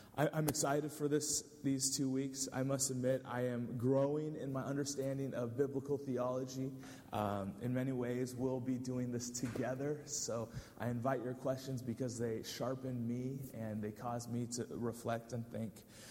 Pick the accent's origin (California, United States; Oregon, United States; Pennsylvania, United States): California, United States; I grew up in Northern California on the west coast of the states.